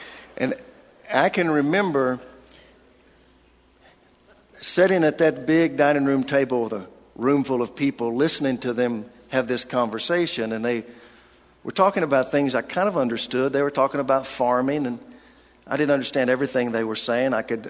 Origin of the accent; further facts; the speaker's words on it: Oklahoma, United States; I said, "No, I'm from Oklahoma."